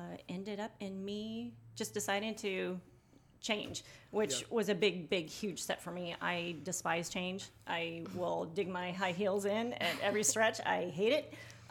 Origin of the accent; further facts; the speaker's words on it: Ohio, United States; moved away as an adult; She was born and raised in Ohio, so I am a born and bred Buckeye